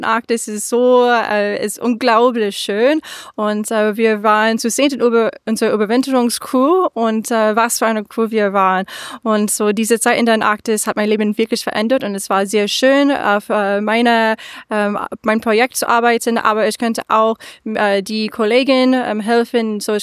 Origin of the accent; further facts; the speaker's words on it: United States; German is a second language; so ich komme ursprünglich aus den USA